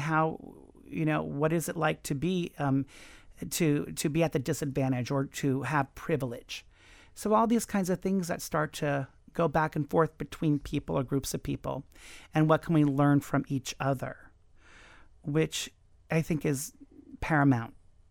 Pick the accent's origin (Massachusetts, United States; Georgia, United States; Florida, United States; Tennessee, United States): Florida, United States; Miami; I grew up here in Miami, you know, I grew up in Kendall. And I grew up driving on South Dixie Highway.